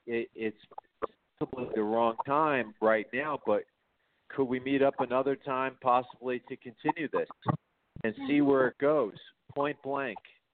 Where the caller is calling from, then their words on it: New York, United States; Yes, hi, Ted. … from New York.